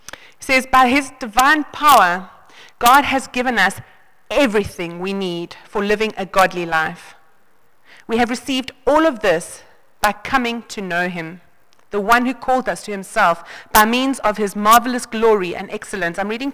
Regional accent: Johannesburg, Gauteng, South Africa; now in Franschhoek, South Africa; We're from Johannesburg originally, well, I am, and the small town of Franschhoek has really welcomed us.

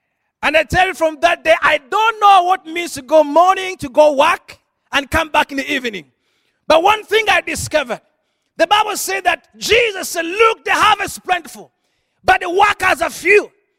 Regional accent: Uganda; I'm from Uganda.

